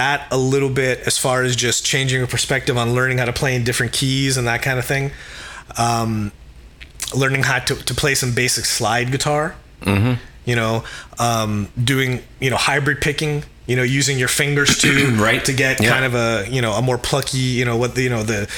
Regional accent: New Jersey, United States; When I was growing up in New Jersey, when I was a little kid, there was a picture in my parents' house

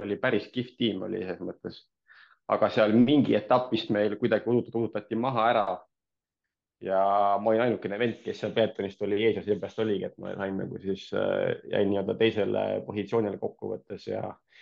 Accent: Kuusalu, Harju County, Estonia; Tegelikult ma olen pärit Ainast veits eemalt Kuusalust. Et mitte päris Tallinna poiss

